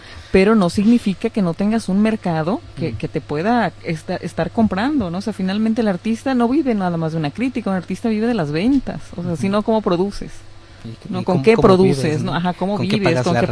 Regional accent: Veracruz, Mexico; now in Barcelona, Spain; yo sé que aquí en Barcelona hay muchísimos jalapeños, veracruzanos, y yo soy una orgullosa veracruzana.

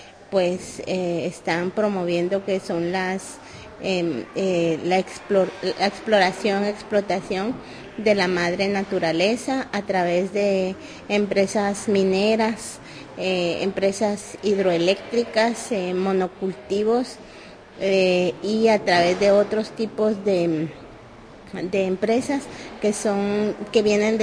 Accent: Guatemala; mi pueblo está ubicado en occidente de Guatemala, pues estamos en occidente. Por lo general cohabitamos varios pueblos que somos los pueblos indígenas

